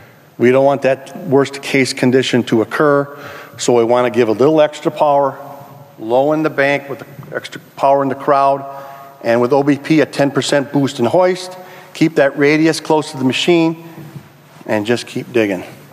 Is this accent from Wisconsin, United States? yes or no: yes; Milwaukee, Wisconsin, United States; But the point here is I'm from Milwaukee, Wisconsin.